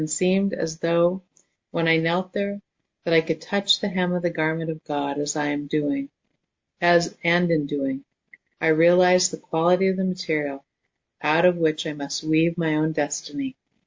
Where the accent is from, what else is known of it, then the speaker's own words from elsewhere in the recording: Midwest, United States; now in Seattle, United States; I came to Seattle from the Midwest, and I went to work for a large firm.